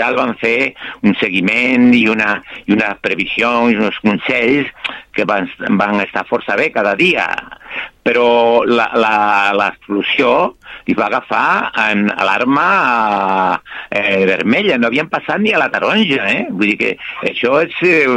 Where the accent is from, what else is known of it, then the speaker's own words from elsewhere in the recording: Tazacorte, Canary Islands, Spain; now in Sabadell, Spain; jo encantat de servir tant al meu poble, Tazacorte, com a l'alta l'adopció, que Sabadell.